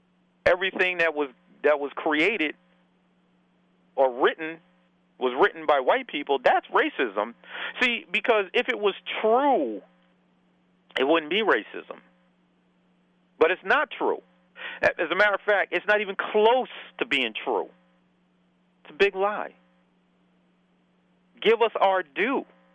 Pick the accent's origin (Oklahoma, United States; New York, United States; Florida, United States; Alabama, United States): New York, United States; Peekskill; you have my hometown of Peekskill, which the city government reeks, smells of racism.